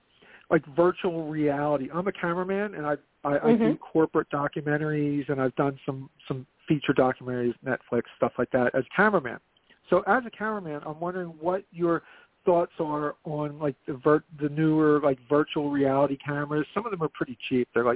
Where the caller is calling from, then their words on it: Philadelphia, Pennsylvania, United States; Hey, Simon. … calling from Philadelphia.